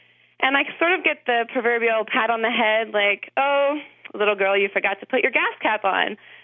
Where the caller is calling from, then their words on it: Princeton, West Virginia, United States; I'm calling from Princeton, West Virginia.